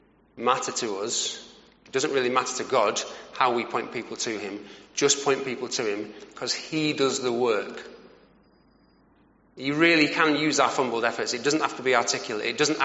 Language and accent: English; United Kingdom; because we're so terrified of offending people and we're very British